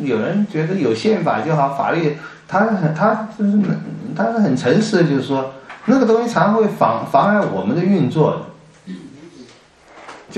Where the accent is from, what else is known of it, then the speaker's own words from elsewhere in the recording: China; 我们中国人没有这个，党比法大多了